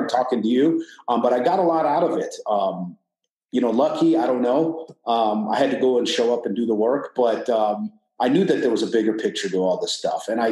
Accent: Iran; now in California, United States; I wouldn't tell people I was from Iran. I would tell people I was from Persia. It sounded better.

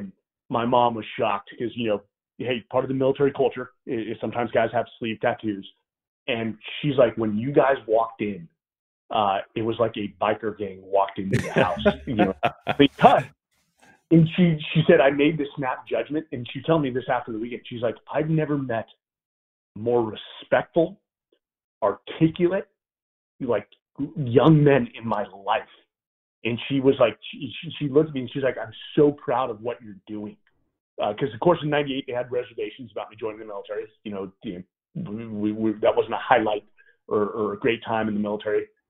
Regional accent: California, United States; because I didn't come from the military lineage, I came from the Bay Area.

